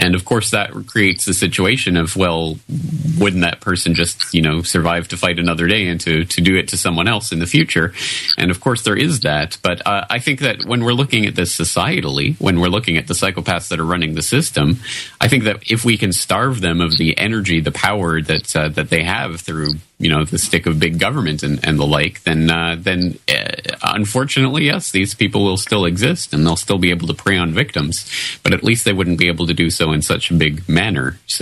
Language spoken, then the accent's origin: English; Canada; now in Japan; I'm a Canadian living in Japan who's been here for 9 years now.